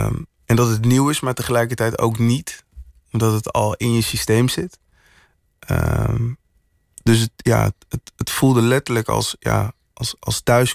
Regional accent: Netherlands; Ik ben gewoon Nederlander natuurlijk, maar wel met Surinaamse roots.

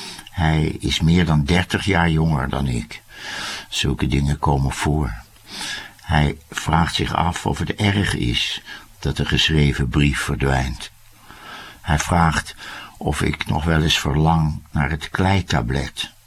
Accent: Netherlands; Dus ik dacht, nou, als Hollander en ook nog als bejaarde

